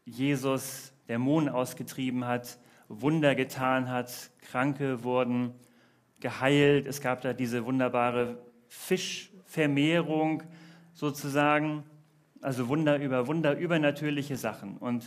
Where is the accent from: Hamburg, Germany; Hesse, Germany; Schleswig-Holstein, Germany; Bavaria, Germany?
Hamburg, Germany; wie man das so macht als Hamburger